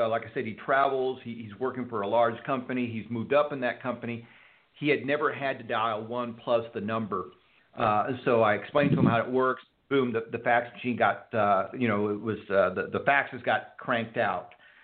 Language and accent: English; Houston, Texas, United States; But let me tell you from experience, I grew up in Houston, Texas. Houston gets flooded.